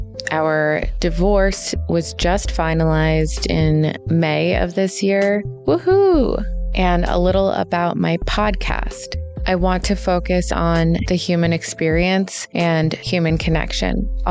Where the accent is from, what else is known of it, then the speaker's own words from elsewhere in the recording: New Jersey, United States; Soy Boricua. Both of my parents are Puerto Rican. I was born in Harlem, but I grew up in North Jersey.